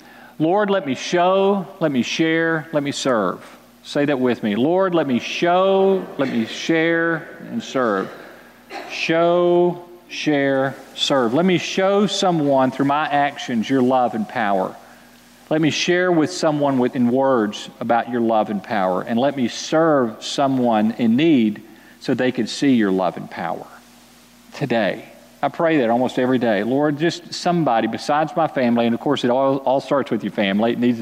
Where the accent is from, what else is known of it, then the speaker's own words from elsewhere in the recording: Fort Worth, Texas, United States; I'm from Fort Worth, and my dad played for the TCU Horned Frogs back in the 50s.